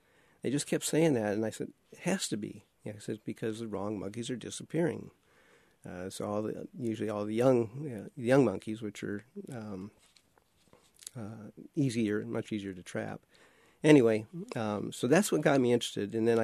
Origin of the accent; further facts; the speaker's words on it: Iowa, United States; I'm actually from Iowa.